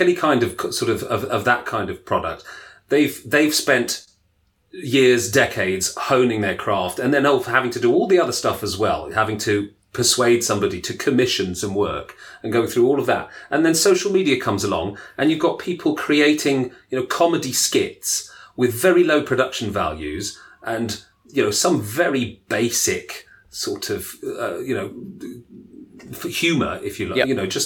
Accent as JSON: {"language": "English", "country": "Canada", "accent": "Canadian", "said": "The original content was in an American accent, so I'm going to use my Canadian accent for this"}